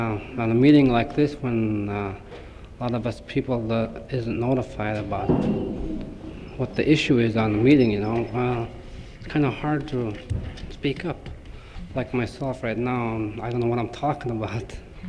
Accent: Nondalton, Alaska, United States; I'm a native from Nondalton. I belong to our corporation.

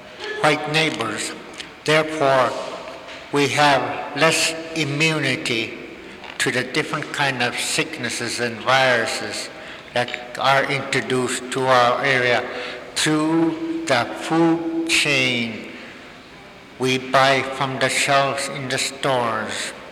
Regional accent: Bethel, Alaska, United States; I'm from Bethel area. I'm sorry I can't speak your dialect, so I'll have to talk in English.

